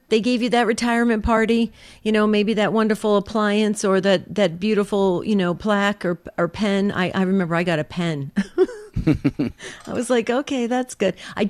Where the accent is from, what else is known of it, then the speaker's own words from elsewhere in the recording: East Coast, United States; I grew up in the East, the East Coast, and we didn't.